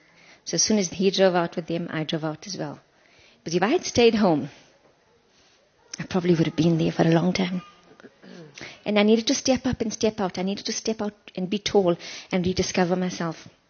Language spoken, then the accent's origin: English; Johannesburg, Gauteng, South Africa; now in Cape Town, South Africa; So I grew up in Johannesburg. I'm trained as a social worker, moved to Cape Town 23 years ago. I've been living my adult life there ever since.